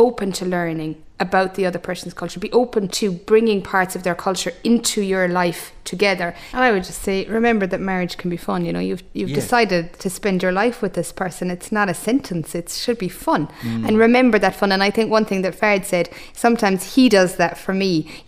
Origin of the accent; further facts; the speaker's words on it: Munster, Ireland; now in Cork, Ireland; originally from Kerry, living in Cork for the last probably 13, 14 years.